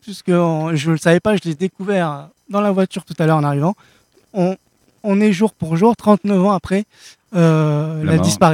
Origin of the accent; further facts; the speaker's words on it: Toulon, Provence-Alpes-Côte d'Azur, France; now in Arles, France; parce que je suis du Var, de Toulon.